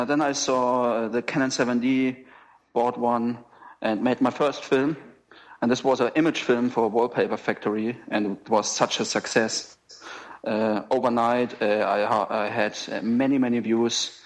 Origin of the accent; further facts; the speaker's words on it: Germany; I'm from Germany. I live in Bavaria. This is near where every year the Oktoberfest is celebrating.